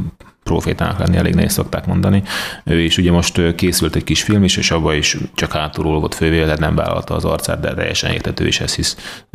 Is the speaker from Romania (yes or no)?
no; Hungary; Nyilván, hogyha mi magyarok vagyunk többen